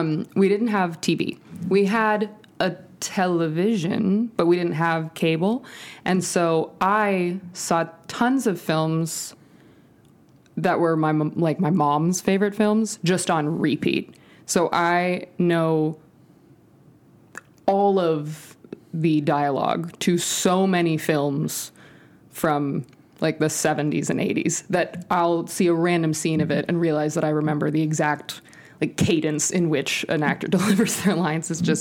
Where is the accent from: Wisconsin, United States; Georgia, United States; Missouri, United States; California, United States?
California, United States; Santa Cruz; I am from Santa Cruz, California. So a teeny little surf town, about an hour and a half south of San Francisco. I grew up in the woods, so up in the mountains surrounding Santa Cruz.